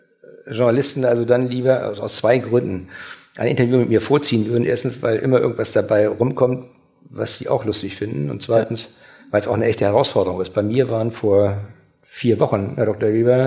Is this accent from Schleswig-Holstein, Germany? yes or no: yes; Schleswig-Holstein, Germany; Wir sind aus Schleswig-Holstein auch gewöhnt, aufstrebende Vereine zu fördern.